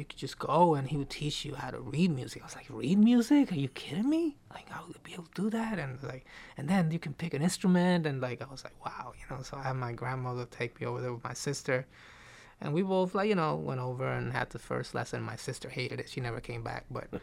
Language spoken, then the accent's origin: English; Puerto Rico; And in this neighborhood where I grew up in Puerto Rico, I was kind of, you know, being introduced to music a little bit at school already